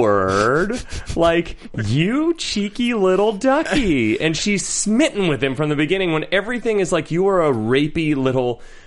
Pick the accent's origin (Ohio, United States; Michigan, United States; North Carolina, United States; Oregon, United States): Ohio, United States; Akron; In Cleveland. I grew up in Akron, Ohio. I've been to Cleveland several times.